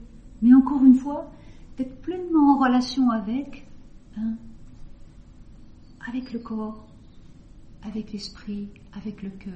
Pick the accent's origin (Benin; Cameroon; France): France; Auvergne-Rhône-Alpes; J'étais il y a quelques jours dans ma région natale, en Haute-Savoie